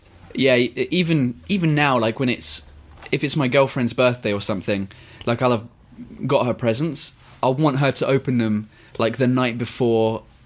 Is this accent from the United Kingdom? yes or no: yes; Belfast, Northern Ireland, United Kingdom; also born or lived in Essex; I'm from Belfast. So yeah, that's my dad is from Yorkshire, which is a bit further up north of England. My mum is from Belfast. I was born in Essex.